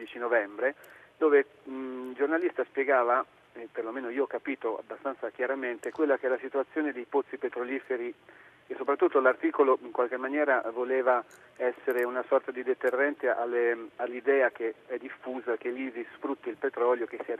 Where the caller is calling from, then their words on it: Città di Castello, Umbria, Italy; telefono dalla città di Castello, in provincia di Perugia.